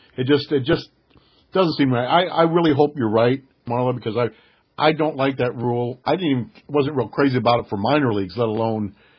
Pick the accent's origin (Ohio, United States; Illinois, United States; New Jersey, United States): Ohio, United States; Springfield; born there; I was born in Springfield, Ohio, and so I followed the Reds